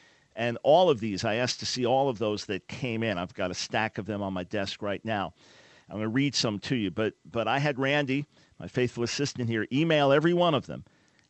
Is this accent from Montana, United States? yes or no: no; New York, United States; Frank and I are, Frank's New Jersey, Mitchell's New Jersey, I'm from New York.